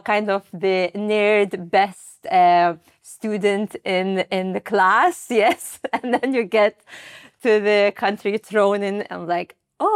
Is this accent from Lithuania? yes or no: yes; Lithuania; I grew up in Lithuania in a small countryside, I would say, not big or capital.